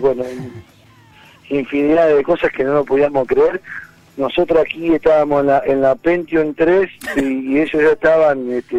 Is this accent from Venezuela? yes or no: no; Argentina; moved away as an adult; lo que somos los argentinos